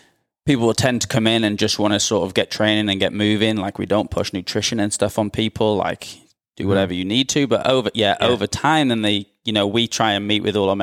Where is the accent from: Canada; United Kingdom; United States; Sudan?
United Kingdom; Wales; moved away as an adult; now in Australia; I'm from Wales, and so, but I've lived in Australia like 11 years. Mm-hmm. So after I finished uni, 21, moved out